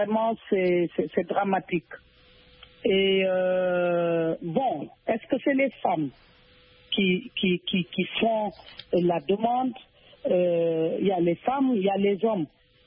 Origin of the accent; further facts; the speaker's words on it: Mali; d'abord chez nous au Mali, l'âge de mariage des femmes, l'âge est plus bas